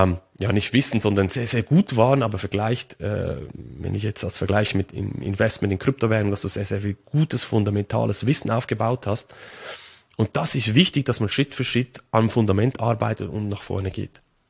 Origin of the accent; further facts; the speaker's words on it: Switzerland; ich als Schweizer muss ja Roger Federer nehmen